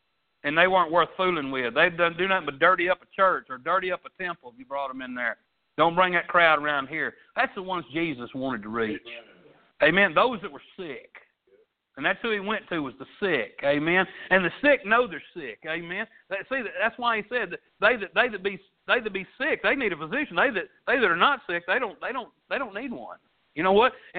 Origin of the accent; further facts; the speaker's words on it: Arkansas, United States; accent: Arkansas; I can't imagine somebody in the Philippines trying to listen to me and get through this thick Arkansas accent.